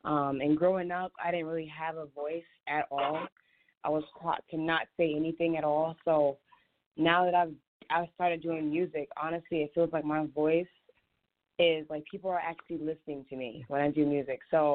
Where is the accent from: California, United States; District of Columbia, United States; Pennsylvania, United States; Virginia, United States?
Virginia, United States; I'm an artist from Virginia.